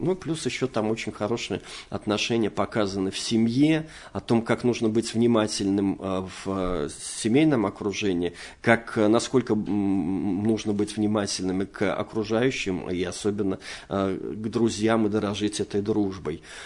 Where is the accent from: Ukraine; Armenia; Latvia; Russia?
Russia; Ulyanovsk Oblast; я вырос в Ульяновской области